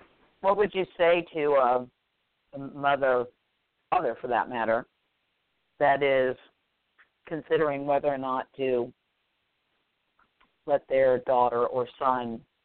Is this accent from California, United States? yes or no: yes; California, United States; I'm from California. I just, it blows my mind what has happened there in the last few years.